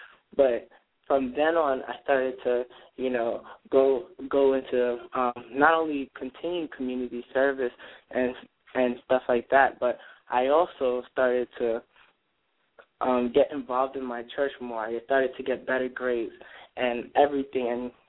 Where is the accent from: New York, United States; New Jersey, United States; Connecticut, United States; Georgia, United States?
New York, United States; Well, my testimony is that, you know, me growing up in Harlem, you know, I did, you know, I was falling into the same trap of, you know, just trying to, you know, fit in.